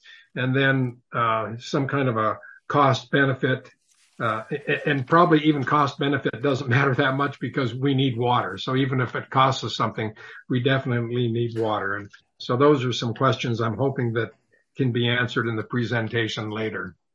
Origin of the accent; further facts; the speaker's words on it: California, United States; Where I grew up out in California, just as a kid, they were doing water recycling in our communities 60 years ago.